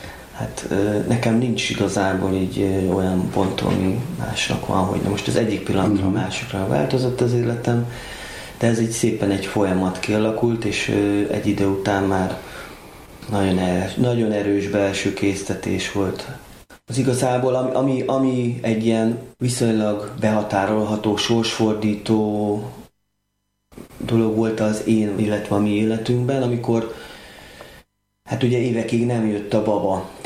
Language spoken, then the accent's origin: Hungarian; Budapest, Hungary; A 17. kerületben születtem, és itt is nőttem fel. Jelenleg 46 éves vagyok